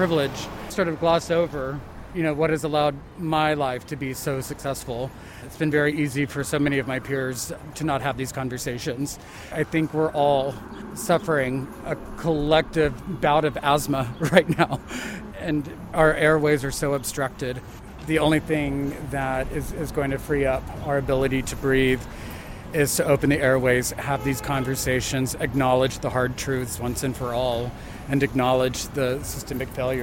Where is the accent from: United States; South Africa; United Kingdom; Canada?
United States; the Ozarks; Yeah, I come from the Ozarks, you know, and the rhetoric there is quite different